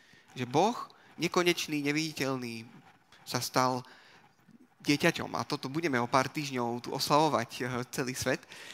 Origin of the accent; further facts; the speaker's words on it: Revúca, Banská Bystrica Region, Slovakia; som z Revúcej. To je také veľkomesto v centre Slovenska.